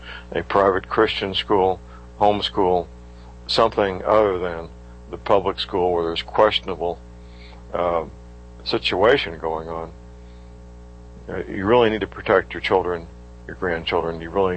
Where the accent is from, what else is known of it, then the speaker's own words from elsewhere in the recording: St. Louis, Missouri, United States; living and practicing in my hometown, St. Louis, Missouri.